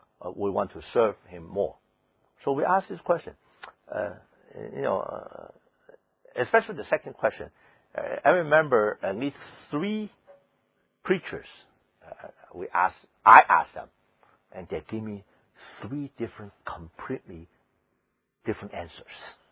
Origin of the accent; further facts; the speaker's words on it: Hong Kong; English is a second language; I am a Beijingese from Hong Kong. So, you know, my English is lousy, but my Mandarin and Cantonese are perfect, almost perfect.